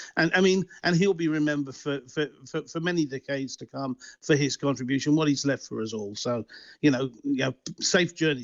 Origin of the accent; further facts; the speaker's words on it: Scotland, United Kingdom; I'm a realist. I'm a Scot.